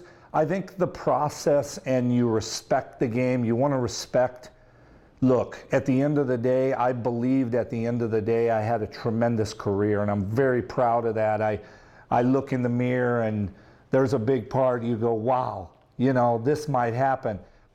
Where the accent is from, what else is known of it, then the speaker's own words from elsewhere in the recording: Peoria, Illinois, United States; like growing up in Peoria, my brothers and sisters